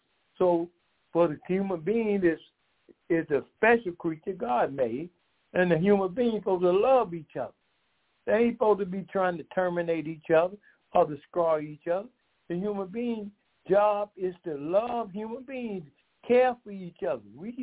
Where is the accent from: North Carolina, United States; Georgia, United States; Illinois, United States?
Georgia, United States; Decatur; I am from Decatur, Georgia.